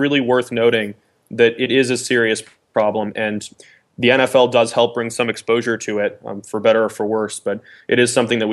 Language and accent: English; the South, United States; I grew up in the South.